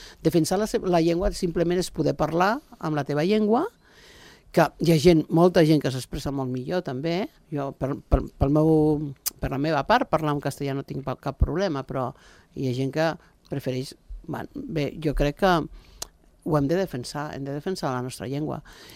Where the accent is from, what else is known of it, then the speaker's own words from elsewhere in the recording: Andorra; un sentiment també com a país i com a andorrans que és lícit que tinguem